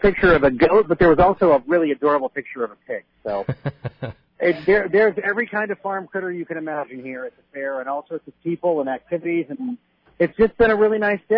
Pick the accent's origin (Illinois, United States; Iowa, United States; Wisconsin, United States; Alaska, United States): Alaska, United States; Palmer; also born or lived in Anchorage; I'm from up here. I was born in Anchorage and went to high school in Palmer, so I see a lot of people that I know, which I enjoy.